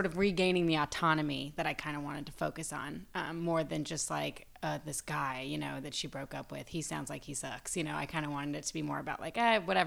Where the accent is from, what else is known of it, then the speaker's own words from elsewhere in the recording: Waxahachie, Texas, United States; from Waxahachie.